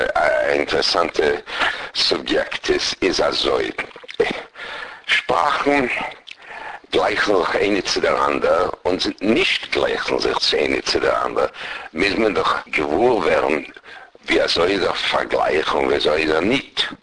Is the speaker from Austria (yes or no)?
yes; Vienna, Austria; born there; moved away; Ich bin geboren worden in Wien, in Austria.